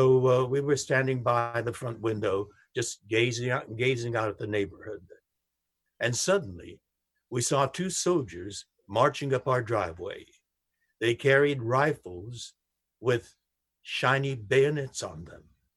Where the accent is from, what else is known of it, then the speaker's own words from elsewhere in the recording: Los Angeles, California, United States; born there; I was born in Los Angeles, California, an American. My mother was born in Sacramento, California, an American. My father was born in Japan